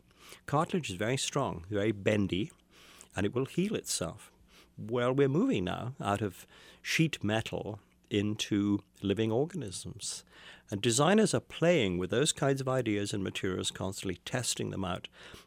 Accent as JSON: {"language": "English", "country": "United Kingdom", "tie": "born or raised there", "said": "I'm a child of the 50s, so being brought up in the UK, I'm watching American movies and seeing what Americans drove"}